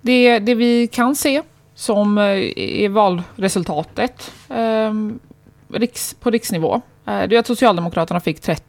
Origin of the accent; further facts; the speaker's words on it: Gothenburg, Västra Götaland County, Sweden; Vi är ju från Göteborg, så vi pratar med lite Göteborgs perspektiv här.